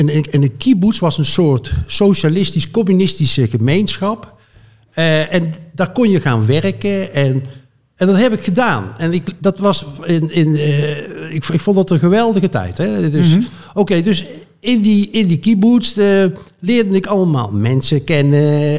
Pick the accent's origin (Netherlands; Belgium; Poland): Poland; Dutch is a second language; die hoorde dus dat ik uit Poland kwam.